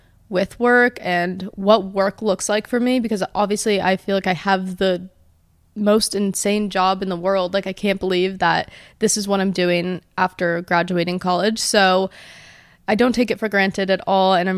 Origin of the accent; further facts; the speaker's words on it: New Jersey, United States; now in Miami, United States; growing up in New Jersey and getting to experience New York City and Manhattan was so cool, but, you know, New Jersey from New York was extremely different, and then New Jersey to Miami was a huge culture shock for me.